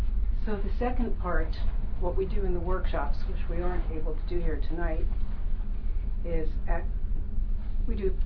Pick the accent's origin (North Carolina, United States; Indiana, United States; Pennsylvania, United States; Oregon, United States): Oregon, United States; We don't have a lot of rivers here. I came from Oregon where there were rivers everywhere.